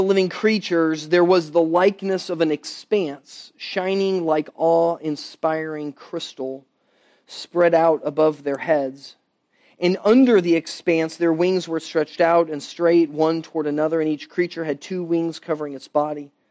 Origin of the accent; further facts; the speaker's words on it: Florida, United States; and we're from Florida, and it happens every summer in August at 4 o'clock, and it still catches us off guard